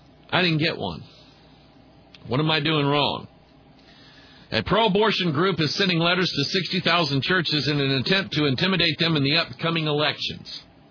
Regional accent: United States; And I'm an American. I'm an American pastor.

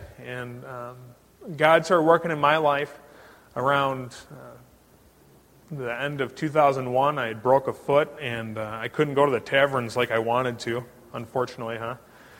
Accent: Oshkosh, Wisconsin, United States; I am from the Oshkosh, Wisconsin area. I was born and raised there. I was born at a very young age. And we had a, I grew up in a typical Wisconsin home.

